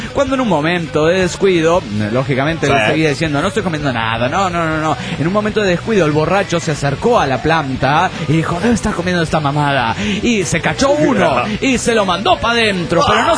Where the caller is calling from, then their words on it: Tarija, Bolivia; de Tarija, Bolivia.